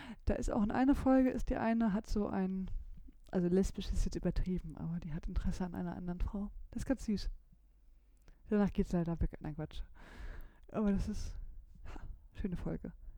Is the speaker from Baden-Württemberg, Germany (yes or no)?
no; Lower Saxony, Germany; zumindest bei uns in Niedersachsen war es, da gab es immer die Top 1000 oder so ähnlich.